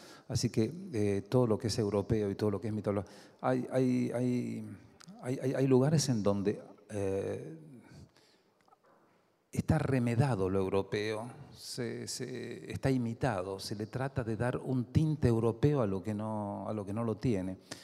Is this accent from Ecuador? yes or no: no; Argentina; yo soy muy argentino, no podría ser otra cosa, pero me gusta la Argentina a 12.000 kilómetros de altura, de distancia